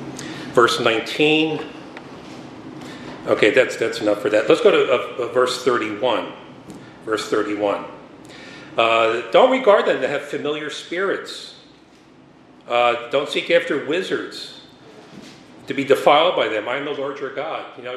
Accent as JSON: {"language": "English", "region": "New Jersey", "country": "United States", "tie": "born or raised there", "said": "It reminds me of growing up in New Jersey."}